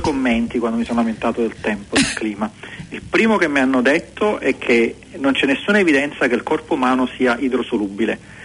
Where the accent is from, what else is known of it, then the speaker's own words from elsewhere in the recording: Palermo, Sicily, Italy; born there; Io sono nato a Palermo.